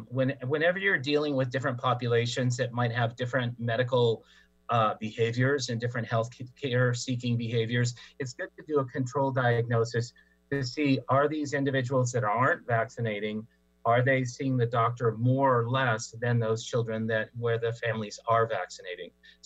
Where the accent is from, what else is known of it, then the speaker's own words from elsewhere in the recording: Tri-Cities, Washington, United States; now in California, United States; I was, I am a homeboy. I'm a Coug. I went to Washington State for my graduate studies, and also am from the Tri-Cities.